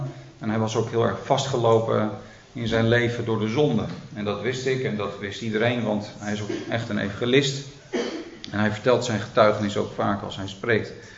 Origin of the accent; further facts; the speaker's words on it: North Holland, Netherlands; Ik kom uit de buurt van Haarlem oorspronkelijk.